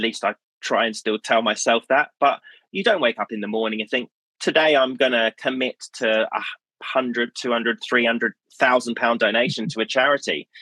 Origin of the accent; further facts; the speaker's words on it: Australia; I grew up in Australia, in case you can't get the accent.